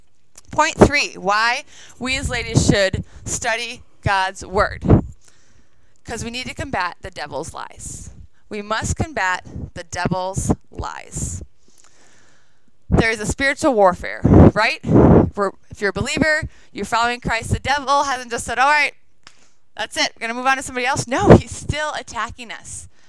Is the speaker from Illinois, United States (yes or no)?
no; Wisconsin, United States; I grew up in Wisconsin. I went to college in Wisconsin. I worked at a camp in Wisconsin. So Midwest, here we go.